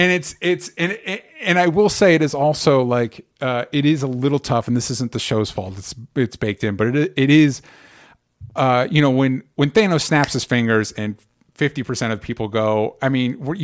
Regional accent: the South, United States; growing up in the South, militias were predominantly a dude thing

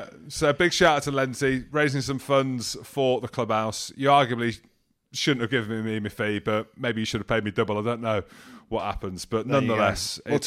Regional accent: Scotland, United Kingdom; accent: Scottish; apologised for my Scottish accent, didn't go down well.

